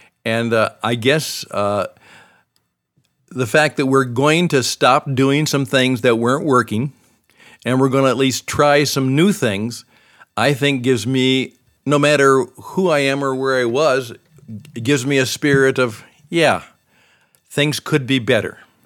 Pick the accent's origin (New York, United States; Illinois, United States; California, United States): Illinois, United States; Chicago; born there; I was born in Chicago. I was actually born in an area that was very genteel in 1945, you know, but is now not.